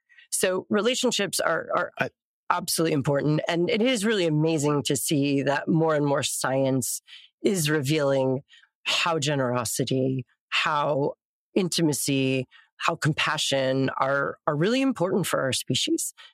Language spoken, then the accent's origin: English; Midwest, United States; now in Southern California, United States; I'm from the Midwest. I now live in Southern California.